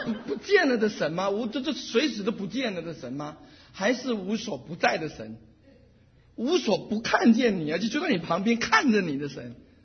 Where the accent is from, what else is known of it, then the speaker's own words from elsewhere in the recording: Taiwan; 我是从台湾来